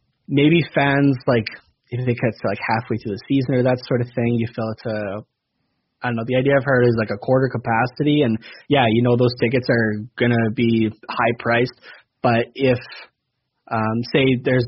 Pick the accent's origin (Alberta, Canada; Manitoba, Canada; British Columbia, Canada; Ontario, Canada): Alberta, Canada; Medicine Hat; I'm from Medicine Hat originally, so okay.